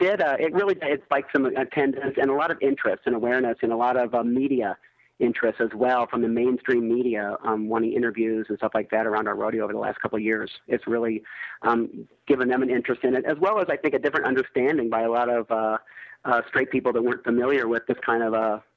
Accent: Springfield, Illinois, United States; I grew up downstate Illinois, and I grew up in Springfield, which is a larger city, not huge by any means, but it's a larger city.

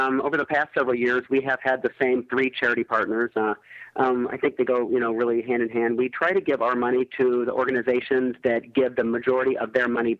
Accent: Springfield, Illinois, United States; I grew up downstate Illinois, and I grew up in Springfield, which is a larger city, not huge by any means, but it's a larger city.

